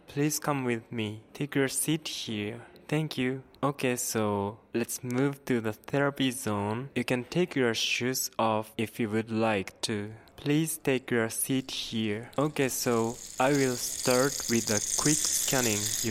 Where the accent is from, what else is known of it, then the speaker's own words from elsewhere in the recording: Japan; first language Japanese; English is a second language; from Japan.